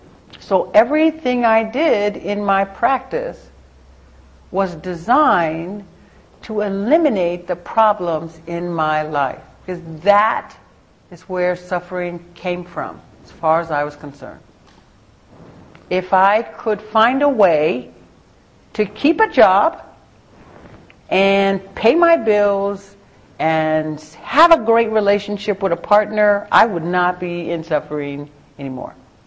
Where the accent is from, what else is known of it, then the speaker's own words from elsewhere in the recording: Seattle, Washington, United States; I grew up in High Point in Seattle. And I came from a really, really kind of rough family, very dysfunctional, and all of the trappings that go with it.